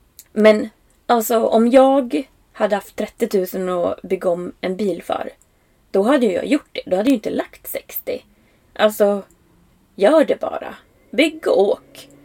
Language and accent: Swedish; Västerås, Västmanland County, Sweden; moved away as an adult; Just nu sitter jag i min bil i Västerås. Jag kommer ju faktiskt från Västerås ursprungligen. Men det var väldigt många år sedan som jag bodde här. Jag tror jag var typ 21 när jag flyttade därifrån.